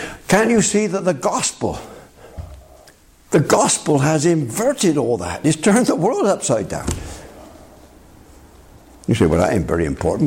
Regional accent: England, United Kingdom; Now, I'm not ashamed of being English. I can almost say, if I use inverted commas, I'm proud to be English.

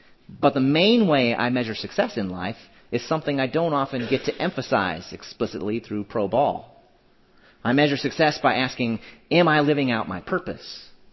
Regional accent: Nebraska, United States; One, I grew up in Nebraska, and our state university is epically bad, historically bad at basketball.

